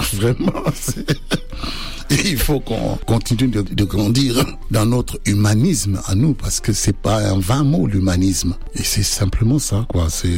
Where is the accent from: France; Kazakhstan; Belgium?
France; Ce qui me choque le plus là-dedans, moi, qui suis français, parce que je dois dire aujourd'hui je suis français.